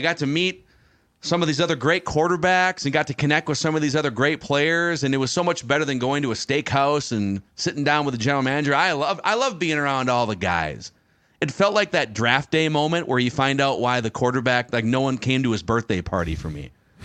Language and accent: English; Ohio, United States; Ohio guy. I'm from Ohio.